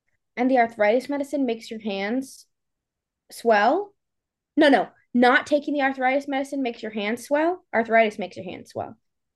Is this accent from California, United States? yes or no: no; Connecticut, United States; accent: Connecticut; Yeah, you got Buffalo accent, I got a Connecticut accent.